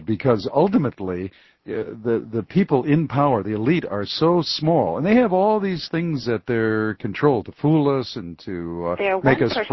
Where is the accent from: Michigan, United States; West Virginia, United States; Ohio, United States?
Michigan, United States; Detroit; Here's Ron in Detroit, my hometown.